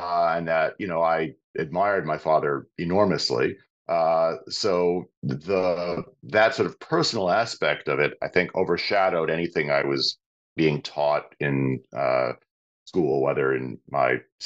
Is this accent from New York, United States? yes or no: yes; New York, United States; So I grew up in the New York City area. My parents raised my sister and me Jewish, but mostly culturally.